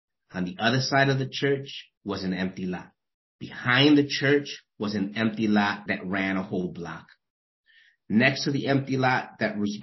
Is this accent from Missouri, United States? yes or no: no; New York City, New York, United States; So growing up in the Bronx was a mixture of like this beautiful independence